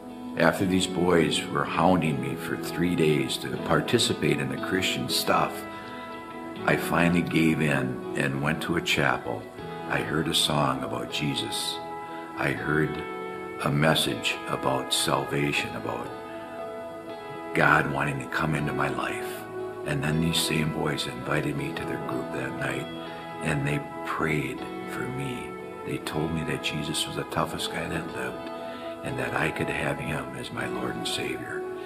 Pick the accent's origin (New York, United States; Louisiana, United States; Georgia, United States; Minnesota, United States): Minnesota, United States; White Bear Lake; I grew up in White Bear Lake in the 50s, and my mom and dad split up when I was 4 years old.